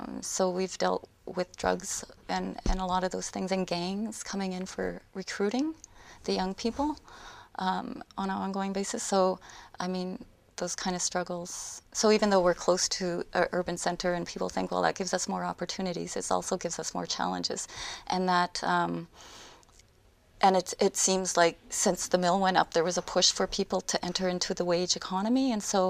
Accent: Ontario, Canada; I'm from Saugeen First Nation

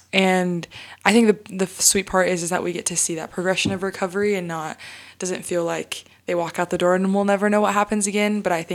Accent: Seattle, Washington, United States; So I go to Washington State University. I'm originally from Seattle and I've been here going on 5 years now

